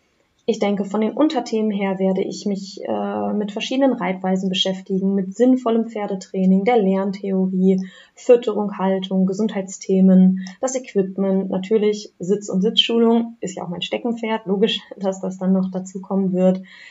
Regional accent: Schaumburg, Lower Saxony, Germany; Also ich komme nämlich gar nicht aus der Wedemark, ich komme ursprünglich aus Schaumburg und da habe ich jahrelang am Bückeberg gewohnt

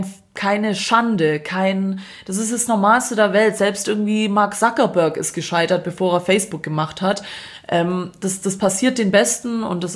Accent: Zagreb, City of Zagreb, Croatia; Und die kommen in meine Heimatstadt Kroatien, Zagreb.

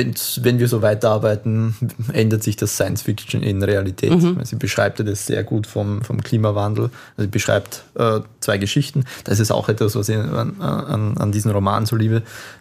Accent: Burgenland, Austria; die ersten Erinnerungen in meiner Kindheit waren am See, schwimmen, Fußball spielen im Strandbad, auf der Wiese, Tretboot fahren am Neusiedler See

